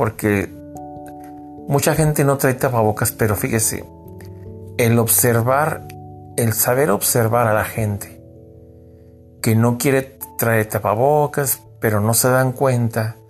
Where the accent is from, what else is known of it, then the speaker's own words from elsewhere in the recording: Peru; Hasta parecemos peruanos, ¿eh? Porque así somos muchos peruanos